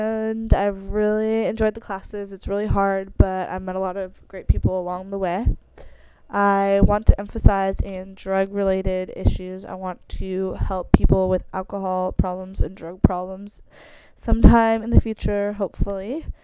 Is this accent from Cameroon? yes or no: no; Palos Verdes, California, United States; now in San Diego, United States; I'm from Palos Verdes, California, which is in Los Angeles, and I grew up there. I moved there when I was a little baby, and I've lived there my whole life until I moved to San Diego 3 years ago